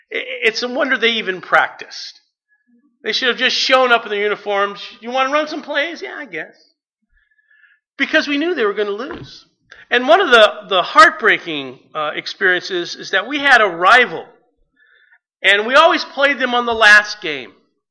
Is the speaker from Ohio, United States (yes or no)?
no; Anaheim, California, United States; I grew up in Anaheim. There were two high schools in Anaheim, California.